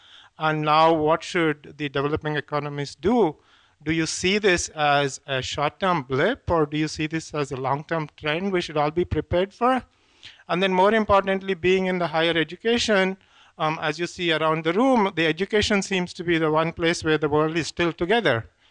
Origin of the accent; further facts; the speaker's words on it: India; I'm originally from India, and we have figured out how to play in the world stage